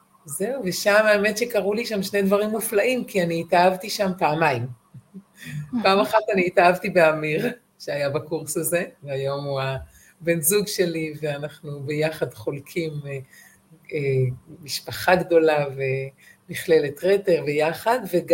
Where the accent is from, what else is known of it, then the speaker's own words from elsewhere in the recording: Southern District, Israel; אני גדלתי בקיבוץ בנגב